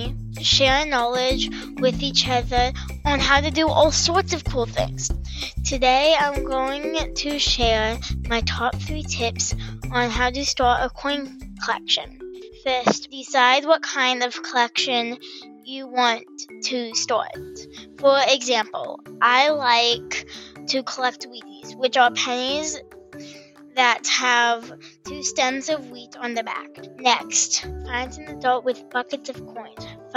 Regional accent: Lawrence, Kansas, United States; Hi, Million Bazillionaires. … from Lawrence, Kansas.

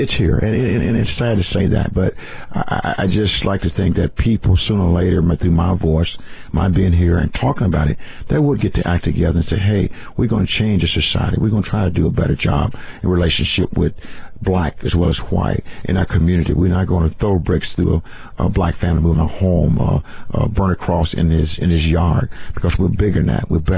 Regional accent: Kentucky, United States; now in Minnesota, United States; it's amazing how many people that I know that are from, say, from Kentucky as a whole and from my hometown that lives in Minnesota.

